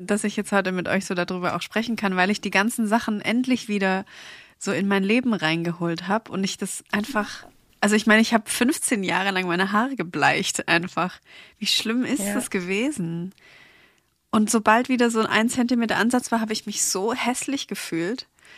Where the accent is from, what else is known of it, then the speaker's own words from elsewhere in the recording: Stuttgart, Baden-Württemberg, Germany; ich komme aus Stuttgart.